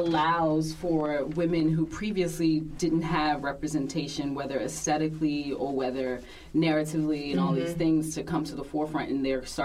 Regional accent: Washington, District of Columbia, United States; now in Atlanta, United States; that's right, I'm from Washington, D.C.

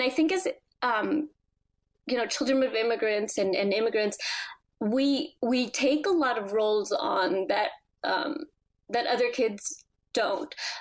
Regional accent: California, United States; The town I grew up in California, it's a very heavily policed town.

